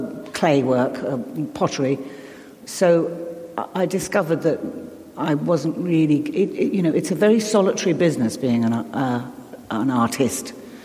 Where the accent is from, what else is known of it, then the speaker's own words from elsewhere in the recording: New York, United States; born there; I was born in New York, and we had a nanny called Aggie